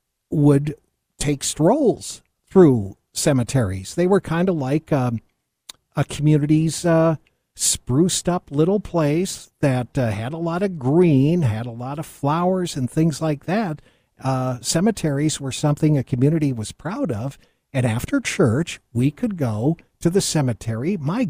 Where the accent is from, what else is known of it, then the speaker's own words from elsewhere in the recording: Rochester, New York, United States; born there; I was born in Rochester, New York.